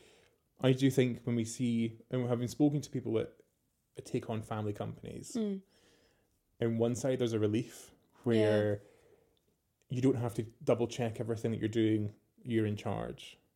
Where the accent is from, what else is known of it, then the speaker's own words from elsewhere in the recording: Paisley, Scotland, United Kingdom; accent: Paisley; That's my Paisley accent's crawling at you.